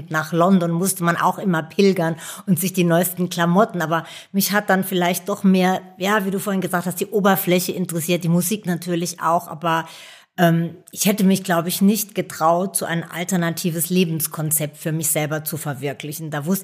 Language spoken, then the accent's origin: German; Speyer, Rhineland-Palatinate, Germany; Ich komme aus einer kleinen, einer der ältesten Städte Deutschlands. Ich komme aus Speyer am Rhein, das ist in Rheinland-Pfalz. Ich habe eine ganz schöne Kindheit, sehr unbeschwert dort verbracht